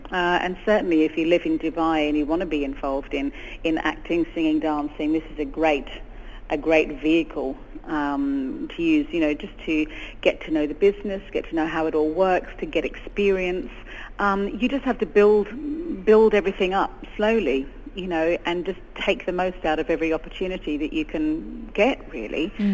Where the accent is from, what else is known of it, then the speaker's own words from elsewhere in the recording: Australia; I'm originally from Australia.